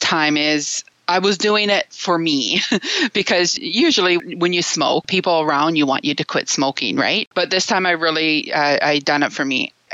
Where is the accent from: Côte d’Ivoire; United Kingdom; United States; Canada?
Canada; Newfoundland and Labrador; I'm originally from Newfoundland. I was born and raised there. I've been here quite a few years, though. I'm married and have two children